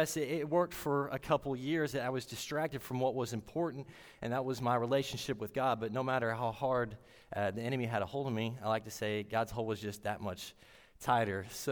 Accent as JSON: {"language": "English", "town": "Omaha", "region": "Arkansas", "country": "United States", "said": "So I'm from Omaha, Arkansas. I grew up in a Christian family."}